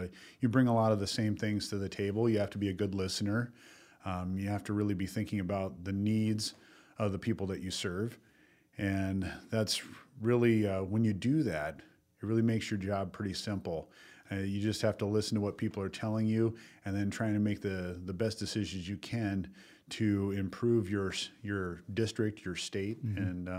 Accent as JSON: {"language": "English", "town": "Dell Rapids", "region": "South Dakota", "country": "United States", "tie": "born or raised there", "said": "they've done so much for me as a kid growing up in Del Rapids, as a student"}